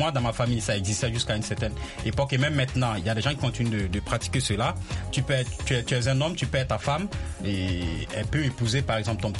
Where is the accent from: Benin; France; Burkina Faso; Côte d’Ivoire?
Burkina Faso; Chez nous, en Afrique de l'Ouest notamment, et au Burkina en particulier, si tu as ton frère qui vient chez toi ou un truc comme ça, et puis tu as ta femme, il ne se considère pas comme. À l'étranger.